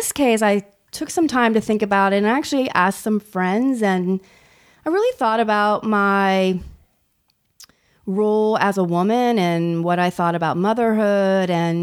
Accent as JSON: {"language": "English", "region": "Ohio", "country": "United States", "tie": "born or raised there", "said": "I grew up in Central Ohio. My immediate family were farmers, actually. And when my parents divorced, I moved into the city."}